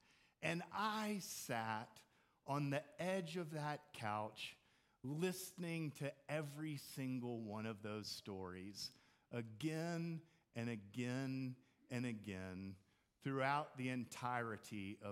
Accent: Houston, Texas, United States; My grandparents lived in Tulsa, Oklahoma. I grew up in Houston, Texas

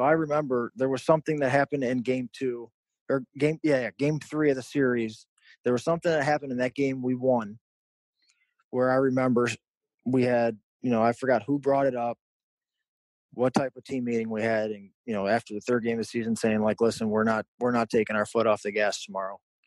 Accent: Midwest, United States; me growing up in the Midwest, that's a really winning organization

